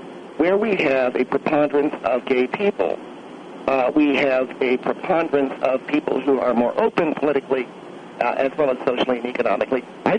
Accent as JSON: {"language": "English", "town": "Palo Alto", "region": "California", "country": "United States", "tie": "born or raised there", "said": "I grew up, Phil, not too far from San Francisco. I grew up in Palo Alto"}